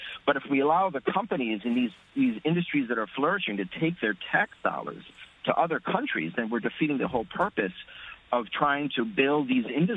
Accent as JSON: {"language": "English", "country": "United States", "said": "We're the American people. We're We're the voters. We make up the country."}